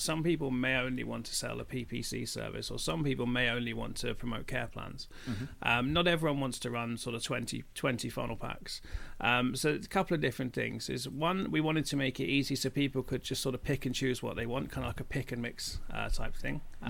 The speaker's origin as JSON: {"language": "English", "country": "United Kingdom", "said": "Yeah, it's more than likely because a lot of what we buy, as British people, a lot of what we buy is in dollars."}